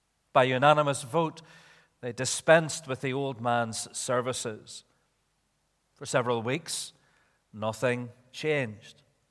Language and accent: English; Belfast, Northern Ireland, United Kingdom; Here is where I grew up in Belfast, not up the hill, by the way. I wasn't born in a cave